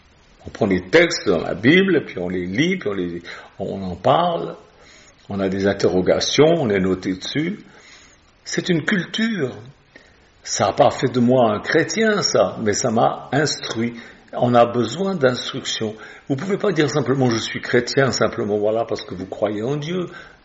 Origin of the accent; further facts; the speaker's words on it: Switzerland; moi je viens pas de France, je suis suisse, et en Suisse, il y a quand même